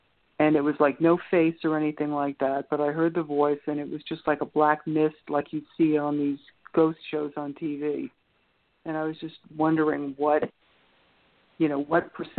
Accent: New York, United States; now in Florida, United States; I'm from New York, but I live in Florida.

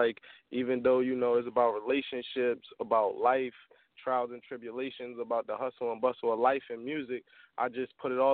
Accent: Philadelphia, Pennsylvania, United States; I'm born and raised in Philly. You know, I'm a musician.

